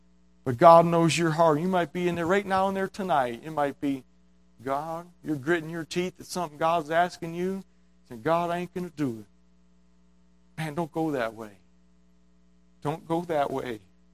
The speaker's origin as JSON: {"language": "English", "country": "United States", "said": "And as Americans, I'm an American. It was hard to leave the house, hard to leave the business."}